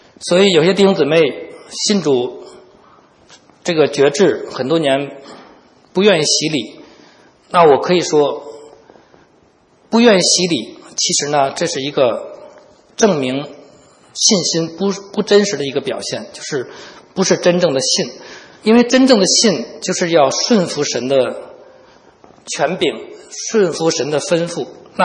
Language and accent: Chinese; China; 我们中国人呢，尤其是年纪大一点的人，我们都理解，都很忌讳说这个死这个字